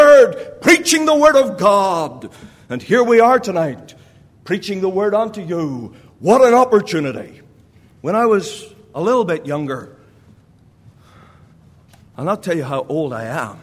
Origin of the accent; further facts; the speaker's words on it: Ireland; And originally, I'm from Ireland.